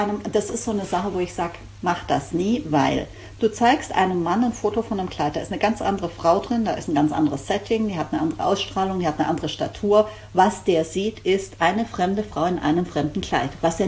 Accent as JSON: {"language": "German", "region": "Baden-Württemberg", "country": "Germany", "said": "Ich bin auch Schwabe."}